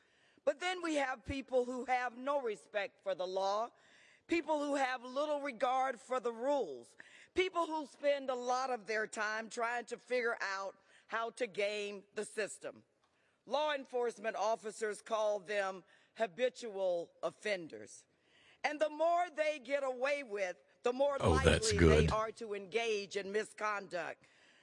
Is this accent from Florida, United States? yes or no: yes; Florida, United States; On July 27th of 2016, in my home state of Florida